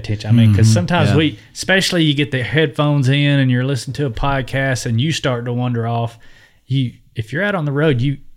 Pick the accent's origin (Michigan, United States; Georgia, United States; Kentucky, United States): Georgia, United States; I am from Georgia. And I thought I knew them all.